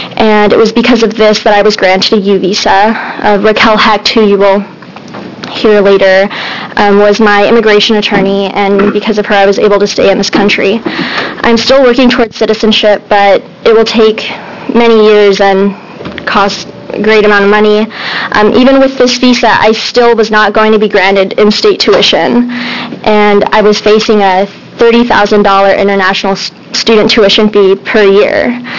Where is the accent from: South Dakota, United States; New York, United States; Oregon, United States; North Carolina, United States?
Oregon, United States; Eugene; also born or lived in Mexico; I was born in Mexico and then a year later brought into this country illegally by my parents, who were in search of a better life for their children. I have lived in Eugene, Oregon my whole life.